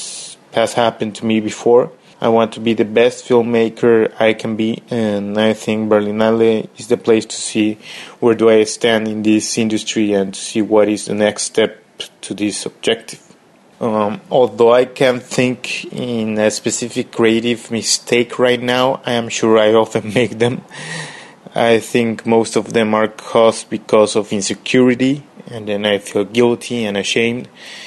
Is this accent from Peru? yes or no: yes; Peru; English is a second language; I come from Peru